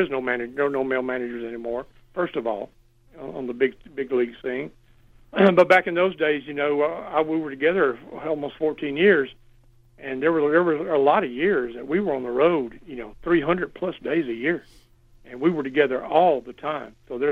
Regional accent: Mobile, Alabama, United States; I was going to pack up and move back to my hometown here in Mobile and go back in the funeral business.

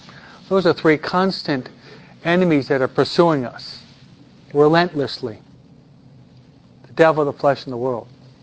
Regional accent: New York, United States; I'm a New Yorker.

